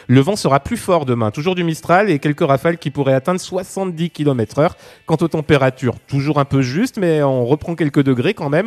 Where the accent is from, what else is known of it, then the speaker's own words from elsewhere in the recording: Saint-Etienne, Auvergne-Rhône-Alpes, France; il fallait que je conclue ça en tant que Stéphanois quand même.